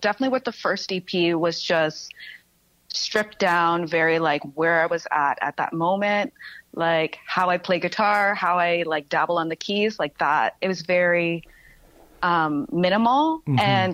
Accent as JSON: {"language": "English", "town": "Stoney Creek", "region": "Ontario", "country": "Canada", "said": "I'm originally from Stony Creek."}